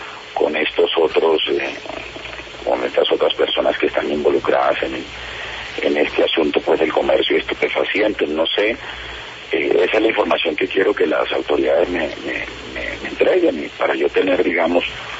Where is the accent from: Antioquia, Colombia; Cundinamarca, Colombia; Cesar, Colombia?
Cesar, Colombia; Valledupar; Nosotros, con mi papá y mi mamá, nos criamos en Valledupar.